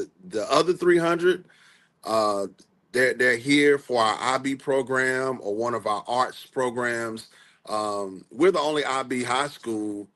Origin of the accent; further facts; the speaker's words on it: Gastonia, North Carolina, United States; I hail from Gastonia, North Carolina, the big city out there beside Charlotte.